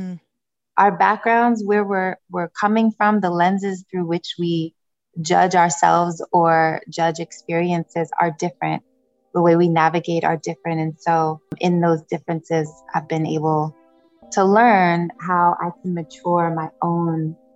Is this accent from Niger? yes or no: yes; Niger; moved away; also born or lived in Democratic Republic of the Congo; She raised me as a single mother in Niger, West Africa, which is sub-Saharan Africa, landlocked, a very dry country. It's a Muslim country